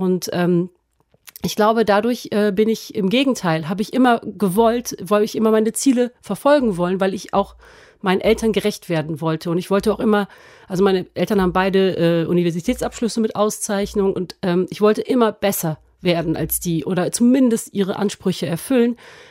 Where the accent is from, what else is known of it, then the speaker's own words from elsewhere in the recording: Bonn, North Rhine-Westphalia, Germany; born there; Also ich bin 1982 in Bonn geboren und ich bin Tochter einer französischen Mutter